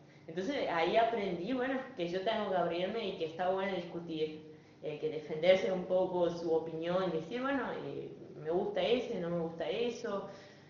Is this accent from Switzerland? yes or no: yes; Switzerland; Spanish is a second language; yo soy de Suiza. Hace 5 años hice mi intercambio en Chile, cuando tenía los 16 años. De ahí volví